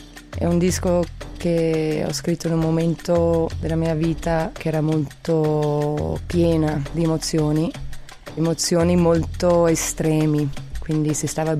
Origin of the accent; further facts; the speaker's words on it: Canada; moved away as an adult; now in Switzerland; Sono cresciuta in Canada, nei boschi, sui grandi laghi, in un paesino molto piccolo.